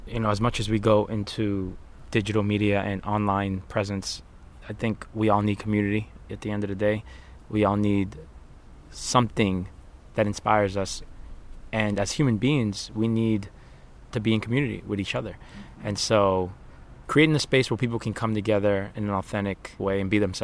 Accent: Dorchester, Massachusetts, United States; So I grew up in Dorchester, but I had the, you know, I was one of the lucky kids who got sent away to boarding school to play sports.

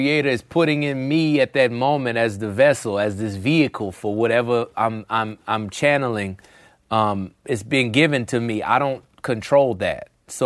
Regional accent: New Orleans, Louisiana, United States; thinking about growing up in New Orleans with … talking about the St. Augustine High School marching band.

